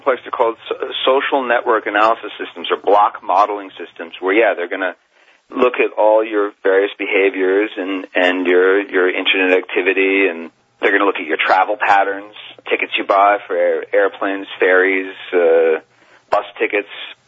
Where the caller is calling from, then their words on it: France; I'm calling you from France right now, so this is an international call.